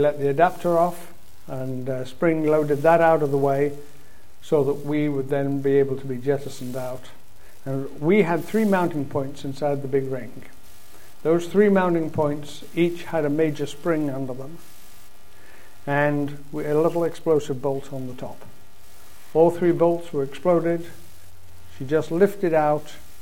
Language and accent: English; Canada; As a Canadian, I've got to admit, my French isn't that good.